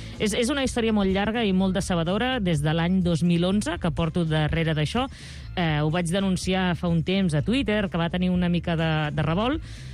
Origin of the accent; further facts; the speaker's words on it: Reus, Catalonia, Spain; jo sóc de Reus i sempre reivindico Reus